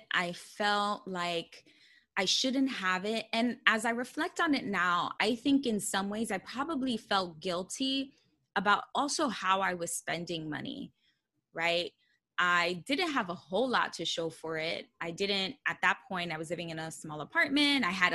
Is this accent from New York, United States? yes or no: yes; Bronx, New York, United States; I grew up in the Bronx, New York, and in a low income family.